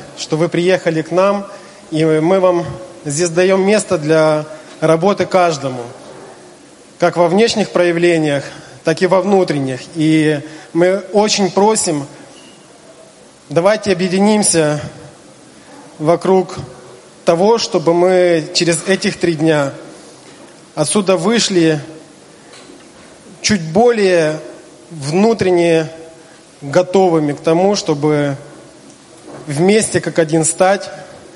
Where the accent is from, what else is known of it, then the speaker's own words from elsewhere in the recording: Kyiv, Ukraine; из Киева.